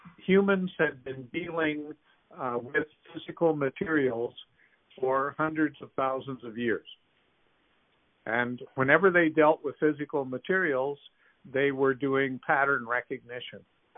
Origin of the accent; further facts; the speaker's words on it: Regina, Saskatchewan, Canada; also born or lived in Winnipeg; I didn't grow up in Winnipeg. I grew up in Regina.